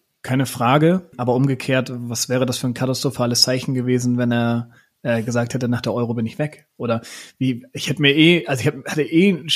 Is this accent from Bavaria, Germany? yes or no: no; Hamburg, Germany; born there; Ich bin ja auch halber Deutscher, so ist es ja nicht.